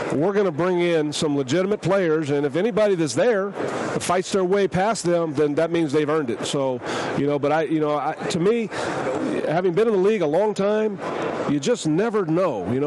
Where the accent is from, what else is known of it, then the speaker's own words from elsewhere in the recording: Hayward, California, United States; I grew up in Hayward. I grew up, you know, 10 minutes away.